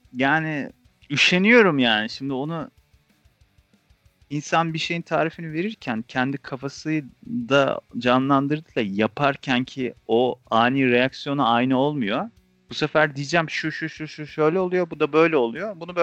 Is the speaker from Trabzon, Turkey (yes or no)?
yes; Trabzon, Turkey; Şimdi biz fakirler tabii. Yani biz Trabzon'dan.